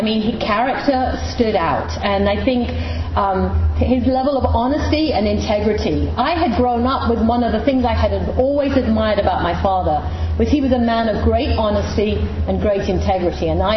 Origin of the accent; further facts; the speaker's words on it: England, United Kingdom; I'm from England.